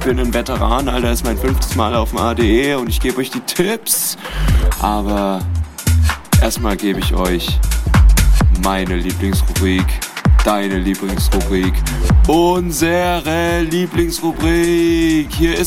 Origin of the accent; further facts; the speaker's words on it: Baden-Württemberg, Germany; Ich komme selber aus dem Ländle.